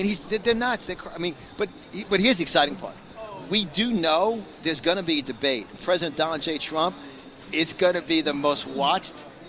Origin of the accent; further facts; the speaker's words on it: Yonkers, New York, United States; now I'm from New York originally. Right. I grew up in Yonkers.